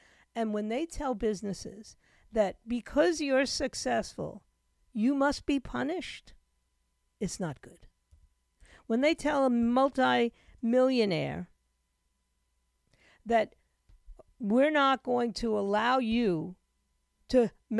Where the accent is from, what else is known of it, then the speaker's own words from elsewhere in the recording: New York, United States; You got martial law in the subways of my hometown, New York.